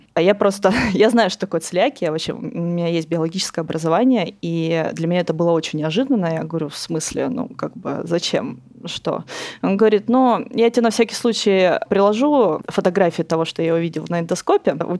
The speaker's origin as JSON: {"language": "Russian", "region": "Far North", "country": "Russia", "tie": "born or raised there", "said": "Я росла в Заполярье."}